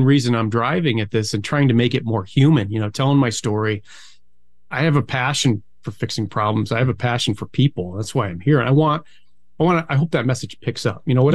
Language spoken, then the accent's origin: English; Buffalo, New York, United States; now in Phoenix, United States; I grew up in Buffalo, New York. It's so bureaucratic. It's so slow.